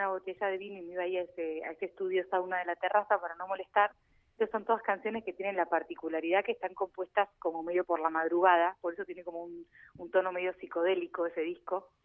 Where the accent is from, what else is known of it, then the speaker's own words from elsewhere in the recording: Buenos Aires, Argentina; moved away; also born or lived in Madrid, Spain; en mi tierra, en Argentina, en Buenos Aires, me mudé infinita cantidad de veces